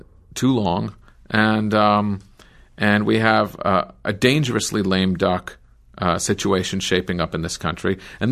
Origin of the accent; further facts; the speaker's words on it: New York, United States; I'm from New York State